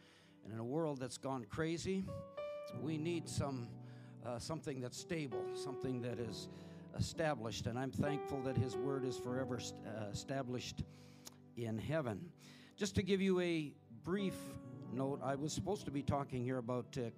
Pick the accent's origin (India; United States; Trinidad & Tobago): India; moved away as an adult; also born or lived in Canada; I was born and raised in India. My parents went as missionaries in 1949, and I spent most of my first 18 years there.